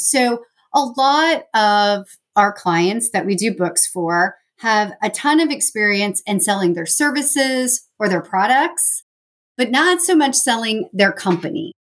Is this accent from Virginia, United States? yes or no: no; Independence, Missouri, United States; I was born in Independence, Missouri. So I've been around that Missouri, Kansas City area my entire life.